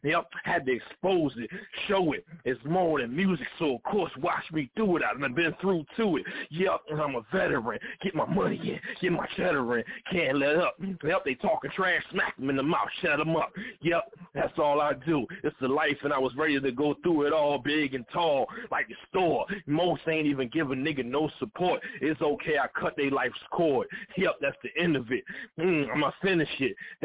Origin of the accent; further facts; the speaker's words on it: Philadelphia, Pennsylvania, United States; That music, we really feel it. And I'm from Philly.